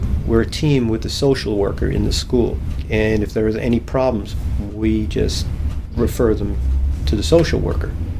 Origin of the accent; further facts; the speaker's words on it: New York, United States; New York. Long Island, New York.